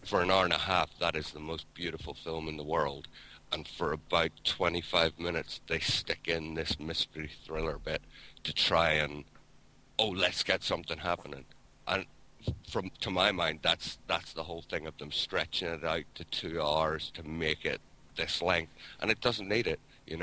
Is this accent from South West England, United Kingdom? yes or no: no; Northern Ireland, United Kingdom; But that's just because I'm Northern Irish.